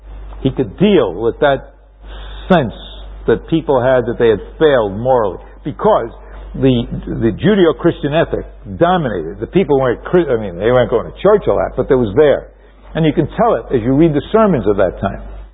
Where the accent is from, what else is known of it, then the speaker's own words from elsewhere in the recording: New York City, New York, United States; I think of growing up in New York City in the midst of a concrete jungle.